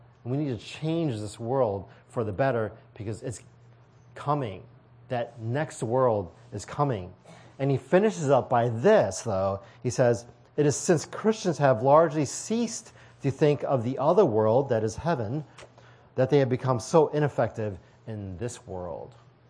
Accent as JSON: {"language": "English", "country": "United States", "tie": "born there", "said": "I mean, I was born here in the United States. My father was born here in the United States. It's my grandparents who immigrated over."}